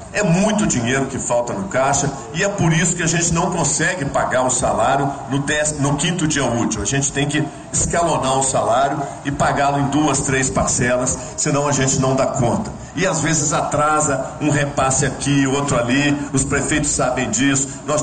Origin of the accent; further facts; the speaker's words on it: Minas Gerais, Brazil; Nós somos mineiros, mas mais do que tudo, nós somos Minas Gerais.